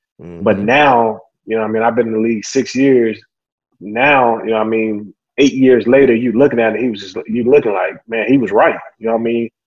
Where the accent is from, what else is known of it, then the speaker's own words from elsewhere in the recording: the South, United States; I'm from the South, so.